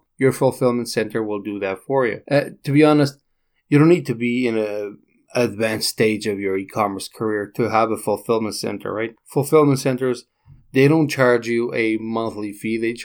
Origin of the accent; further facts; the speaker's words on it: Canada; And being Canadian, Canada Post is super expensive.